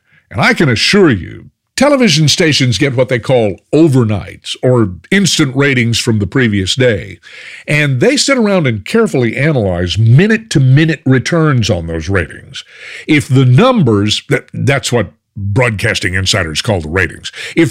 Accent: Dallas-Fort Worth, Texas, United States; I remember one of my very first jobs in radio was one of my hometown stations in the Dallas-Fort Worth area.

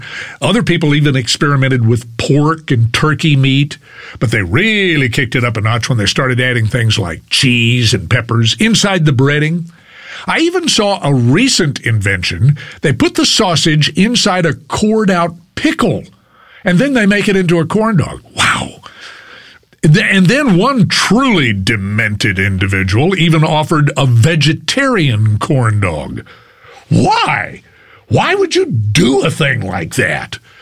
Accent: Fort Worth, Texas, United States; I grew up in Fort Worth, and my parents and grandparents loved to visit the State Fair in Dallas every October.

